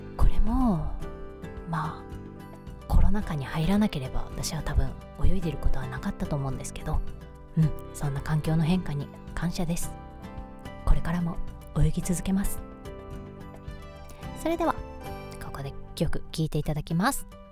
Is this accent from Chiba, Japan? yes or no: no; Osaka, Japan; moved away as an adult; now in Tokyo, Japan; 大阪人なんでね、本当はパーマを当てましたと言いたいとこなんですけど、東京ではパーマをかけるって言うんですよね。そう、まあ大阪人と言いましたが、14年目かな、今年で上京して14年目ぐらいになるんですけど